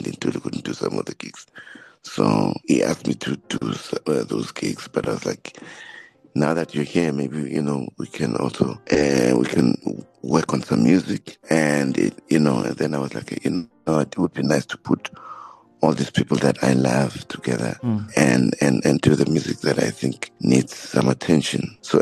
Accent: South Africa; all of us as South African musicians

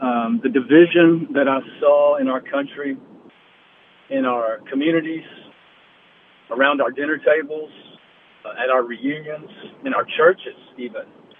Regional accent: Nashville, Tennessee, United States; also born or lived in Lebanon / Murfreesboro; And born and raised in Donelson, and I'm a Nashvilleian, obviously. But I've lived in Lebanon. We lived in Murfreesboro for about a decade.

